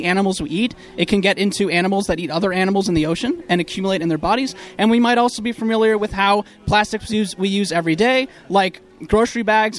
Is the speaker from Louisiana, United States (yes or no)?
no; California, United States; I'm from California.